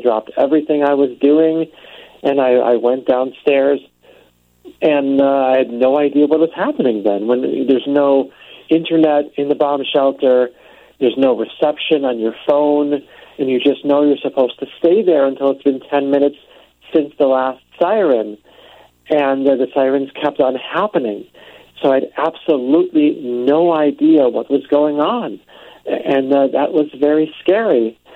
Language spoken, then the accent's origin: English; Chicago, Illinois, United States; now in Israel; You know, I grew up in Chicago. I listened to you on US 99 all those years, and I never thought that I would experience a time like this where the entire country is threatened by missiles fired from Iran.